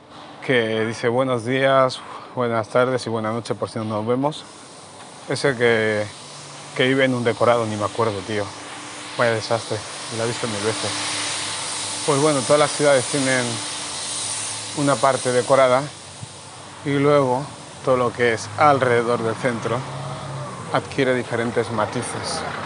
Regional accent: Barcelona, Catalonia, Spain; aunque yo soy de Barcelona.

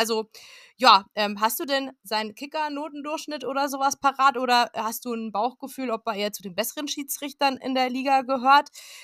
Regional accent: Augsburg, Bavaria, Germany; wir wissen das alle als Augsburger und Augsburgerinnen

